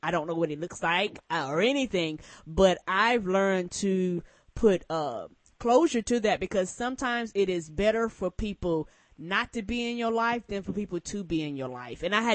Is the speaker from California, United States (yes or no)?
no; Albany, New York, United States; born there; I was born in Albany, New York.